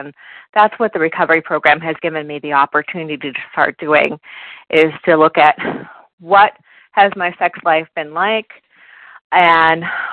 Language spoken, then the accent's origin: English; Virginia, United States; I'm from Virginia.